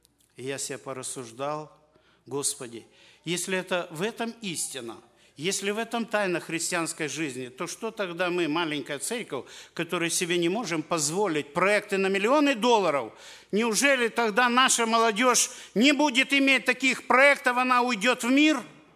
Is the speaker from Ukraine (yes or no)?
yes; Ukraine; moved away; Мы только еще свежие приехали с той страны, с Украины.